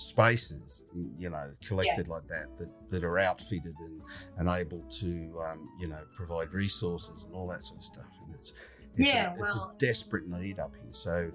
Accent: Sydney, New South Wales, Australia; I grew up in Sydney in independent bands

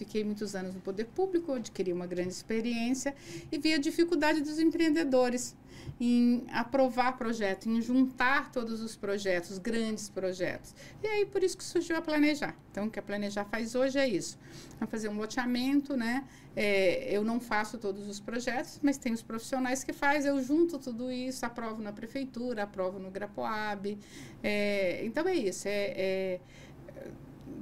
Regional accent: Minas Gerais, Brazil; moved away as an adult; Eu nasci numa cidade desse tamanho em Minas. Eu plantava café, plantava feijão.

